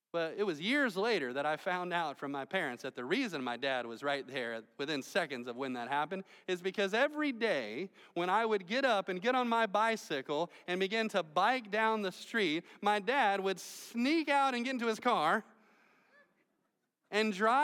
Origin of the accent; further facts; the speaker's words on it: Melbourne, Florida, United States; Many of you know that I grew up here in Melbourne.